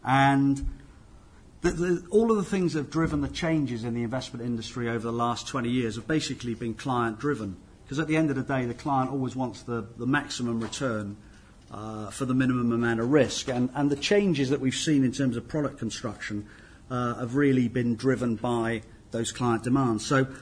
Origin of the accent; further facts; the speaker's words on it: Ireland; The great thing about being Irish, actually, is that you always have two teams to support, as you know. It's Ireland and anyone playing England.